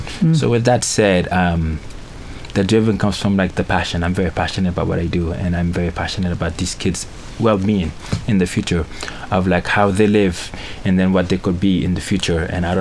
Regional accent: Haiti; now in United States; I grew up in Haiti, and we did grow up very poor. We didn't have much.

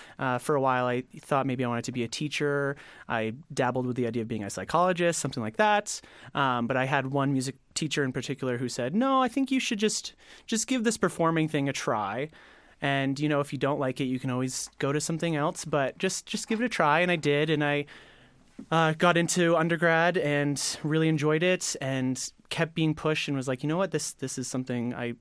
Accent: Maine, United States; Yeah, so I'm from Maine originally.

